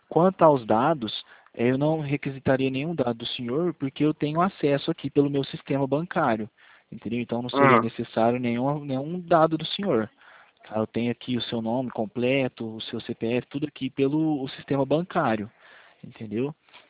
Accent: Franca, São Paulo, Brazil; Eu sou da cidade de Franca

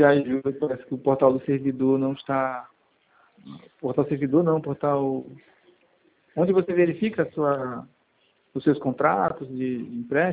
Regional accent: Tabatinga, Amazonas, Brazil; Inclusive, tô fora do estado, tô em Santa Catarina, eu sou do Tabatinga, no Amazonas.

